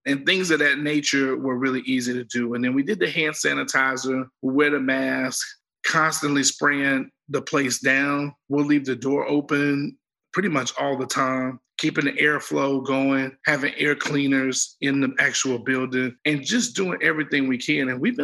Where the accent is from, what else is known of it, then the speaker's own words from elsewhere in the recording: Southern US, United States; Again, I'm from the South, so I think that I'm just being my natural self